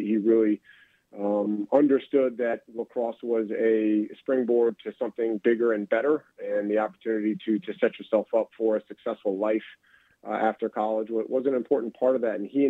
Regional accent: Rochester, United States; And I grew up in Rochester, about an hour and 45 minutes to the northwest.

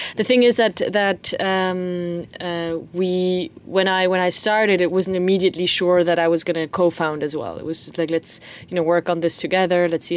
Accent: Peru; just the fact that I am from Peru in a way.

